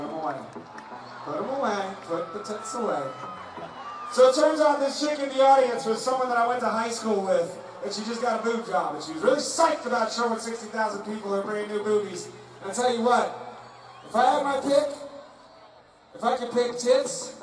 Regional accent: Virginia, United States; we played a big show in my hometown, back in Virginia, right outside of Washington, D.C.

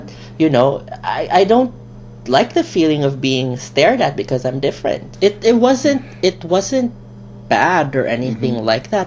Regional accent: Philippines; now in Canada; I'm Filipino, grew up in the Philippines, mixed heritage. Japanese, Chinese, Spanish, American, and Filipino.

